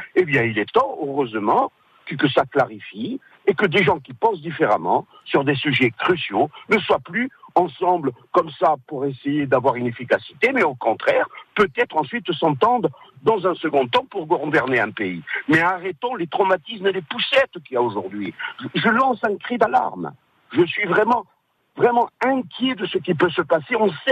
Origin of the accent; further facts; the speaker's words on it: Corsica, France; Moi, je suis corse, je me considère comme corse, je suis attaché au drapeau corse